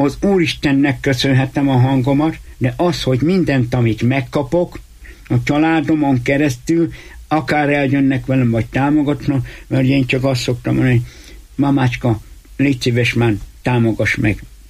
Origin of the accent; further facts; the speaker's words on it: Hernádszentandrás, Borsod-Abaúj-Zemplén, Hungary; Hernád völgyi gyereke vagyok. Szent Andráson születtem, egy kis koromtól nagy koromig benne fölcseperedtem.